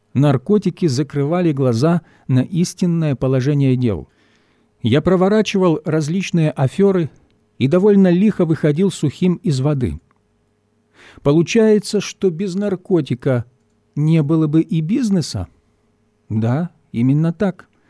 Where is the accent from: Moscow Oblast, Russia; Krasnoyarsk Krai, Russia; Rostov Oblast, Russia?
Rostov Oblast, Russia; Rostov; Просто я из Ростова.